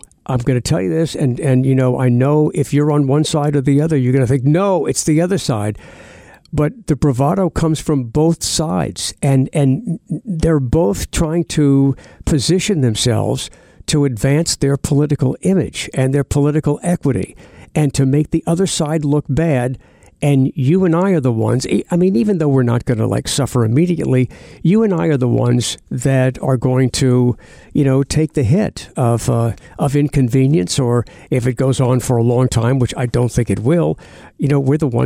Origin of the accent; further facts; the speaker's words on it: United States; And as an American, I resent that.